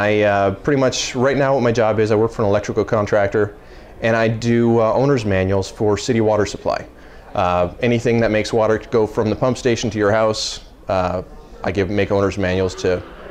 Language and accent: English; Rancho Cucamonga, California, United States; I'm from Rancho Cucamonga, California.